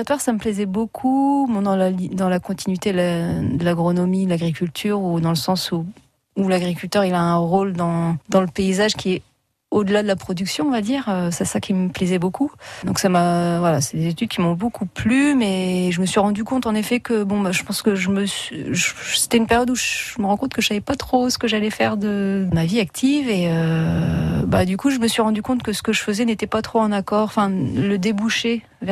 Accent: Bayonvillers, Hauts-de-France, France; je suis originaire de Bayonvillers.

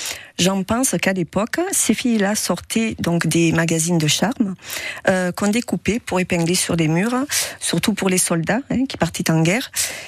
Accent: Avignon, Provence-Alpes-Côte d'Azur, France; Oui, oui, je suis d'Avignon.

